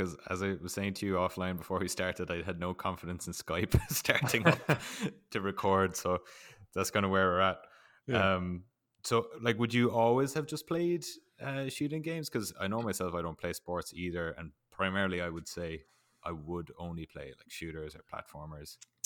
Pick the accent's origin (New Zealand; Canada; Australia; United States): Australia; accent: Eastern suburbs; Like okay. this is my Eastern suburbs accent.